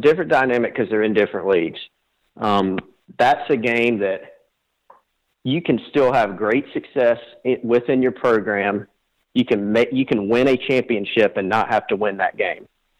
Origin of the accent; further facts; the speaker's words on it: Anderson, South Carolina, United States; I'm from Anderson, which is 15 minutes away from Clemson.